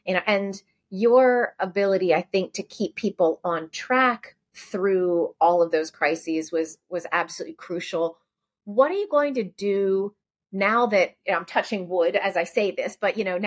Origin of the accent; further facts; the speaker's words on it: Pennsylvania, United States; I grew up in Amish country. I was surrounded by farms in Lancaster County, Pennsylvania.